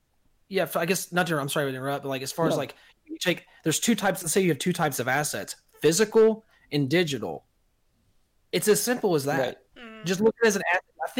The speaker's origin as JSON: {"language": "English", "region": "Kentucky", "country": "United States", "said": "I'm from Kentucky. I can make fun of the Midwest."}